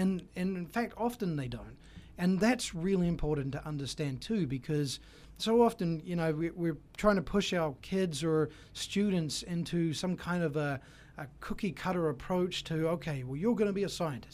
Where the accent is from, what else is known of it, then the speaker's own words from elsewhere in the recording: New Zealand; I'm from New Zealand.